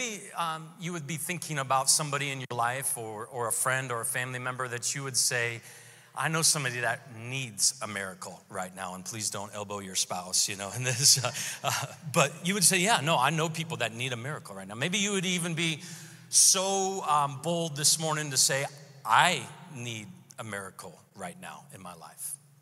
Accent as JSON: {"language": "English", "town": "Seattle", "region": "Washington", "country": "United States", "tie": "born or raised there", "said": "I grew up in the Seattle area."}